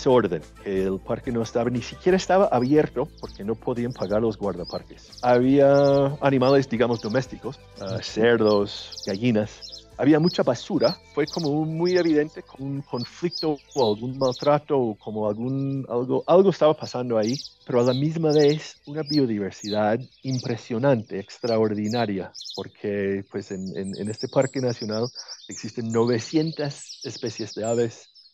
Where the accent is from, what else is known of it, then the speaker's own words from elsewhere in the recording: Minnesota, United States; Spanish is a second language; now in Colombia; Yo soy un gringo de Minnesota.